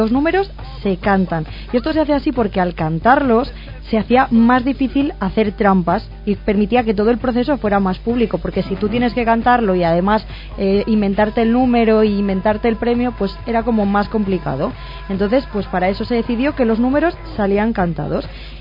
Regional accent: Spain; Pero bueno, así somos la gente, así somos los españoles.

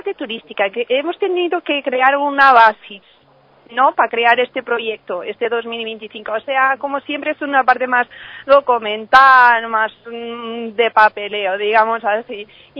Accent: Portugal; now in Spain; Pues yo soy portuguesa, ya vivo en España hace 3 años.

